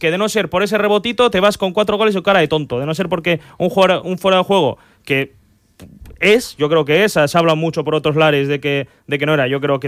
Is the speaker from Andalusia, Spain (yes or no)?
no; Bilbao, Basque Country, Spain; como somos de Bilbao